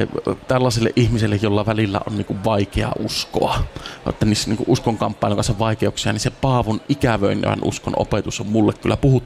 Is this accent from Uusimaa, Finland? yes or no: no; Nilsiä, North Savo, Finland; vaikka olen kotoisin Nilsiästä, mutta kävin Nilsiän seurakunnan rippileirin Tiirinlahti-nimisessä leirikeskuksessa